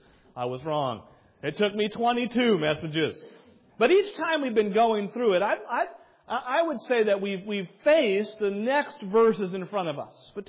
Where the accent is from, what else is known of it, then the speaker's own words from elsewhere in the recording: New England, United States; If you know me at all, you know that I am from New England and I don't hide that at all.